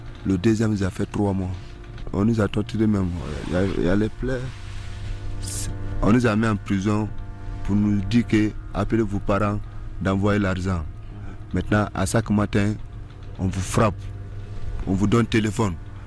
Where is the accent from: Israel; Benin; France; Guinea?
Guinea; born there; j'ai 17 ans, je suis né en 2000. Je suis né de la Guinée Conakry.